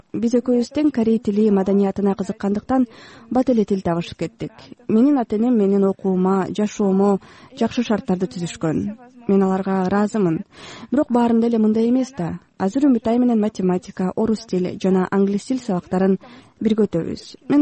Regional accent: Moscow, Russia; Москва менен кичи мекеним. Бул жакта өзүмдү ыңгайлуу сезем.

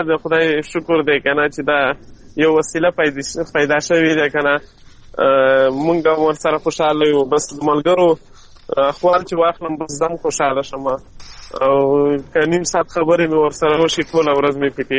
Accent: Mandozai, Khost, Afghanistan; now in Saudi Arabia; زه د خوست مندوزۍ ولسوالۍ یم، د خان کلي د شبوخیل اوسېدونکی یم.

